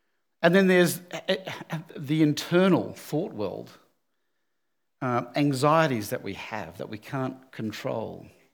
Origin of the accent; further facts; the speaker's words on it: Tasmania, Australia; I grew up in Tassie. I was born there and grew up there.